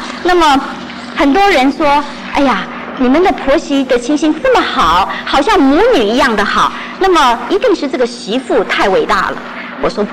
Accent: China; 甚至还有一种观念，就是说我们中国人就要三代同堂，我们一定要三代同堂。

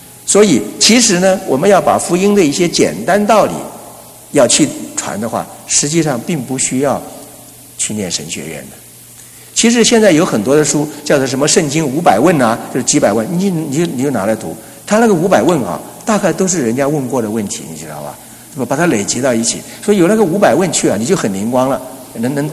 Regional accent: United States; 有钱的人比我们美国人都还有钱

